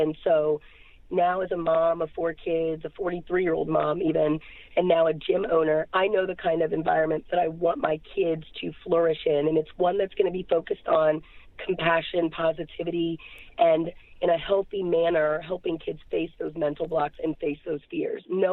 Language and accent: English; Silver Spring, Maryland, United States; born or raised there